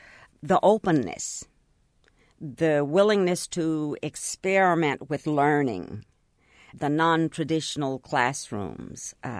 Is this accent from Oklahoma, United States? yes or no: yes; Oklahoma City, Oklahoma, United States; also born or lived in Texas; Yeah, in Oklahoma City. But prior to I didn't move to Oklahoma City until I was 10 years old. I lived in Texas, a little place that's not even